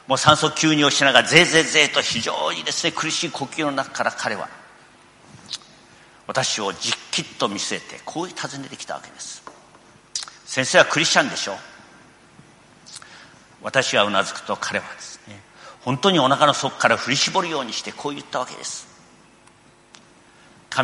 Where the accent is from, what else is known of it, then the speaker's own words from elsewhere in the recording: Kobe, Hyogo, Japan; 私たち神戸の人間にとって忘れられないのは1995年の阪神淡路大震災でした。